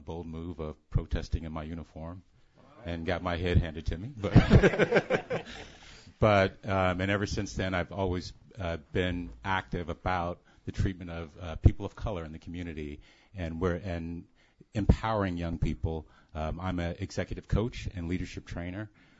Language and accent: English; Oakland, California, United States; resident of Oakland, born and raised in Oakland.